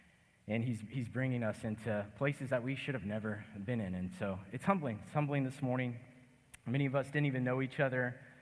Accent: Roman Forest, Texas, United States; I grew up in Roman Forest, not too far from here, just north of New Caney, actually in New Caney, but a little subdivision that its own city of Roman Forest.

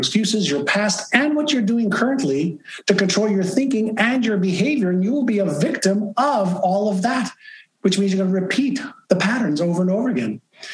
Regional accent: Montreal, Quebec, Canada; English is a second language; also born or lived in Israel; When I was younger, I moved from Israel to Montreal and started my first grade education there, not knowing the English or French language.

